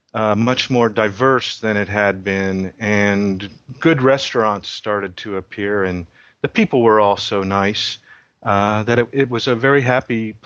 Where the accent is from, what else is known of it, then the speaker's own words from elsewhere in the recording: Indianapolis, Indiana, United States; also born or lived in San Francisco; And I found Macmillan Computer Publishing in Indianapolis, which happened to be my hometown. So I relocated from San Francisco to Indianapolis to dabble in publishing.